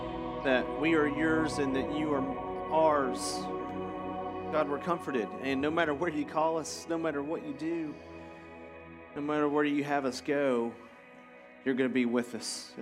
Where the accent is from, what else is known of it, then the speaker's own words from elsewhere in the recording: Tennessee, United States; I grew up in Tennessee, so the Atlantic Ocean was kind of close to us.